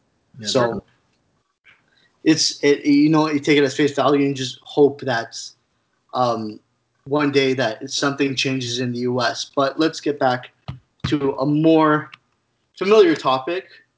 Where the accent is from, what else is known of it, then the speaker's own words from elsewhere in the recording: Canada; I played hockey, as a Canadian does.